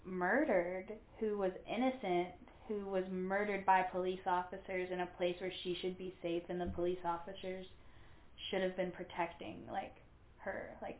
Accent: Louisville, Kentucky, United States; I'm from Louisville, and I'm friends with a lot of people I grew up with in Louisville on Facebook, Twitter, TikTok.

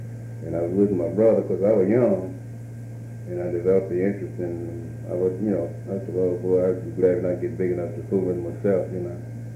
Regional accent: Maddoxtown, Kentucky, United States; my youth, my young days, I was raised right here in Maddoxtown in Fayette County.

